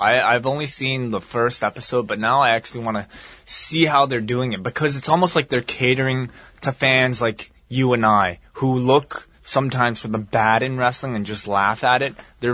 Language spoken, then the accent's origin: English; Canada; I mean, we're Canadian, sorry.